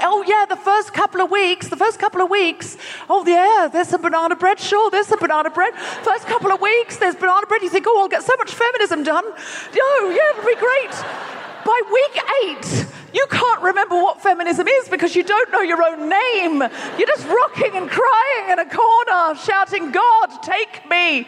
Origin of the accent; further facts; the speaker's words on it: Brisbane, Queensland, Australia; I was born and raised in Brisbane. I know I don't sound especially Australian, but I read a lot of Ian Blyton as a child, and I picked up the accent for the books.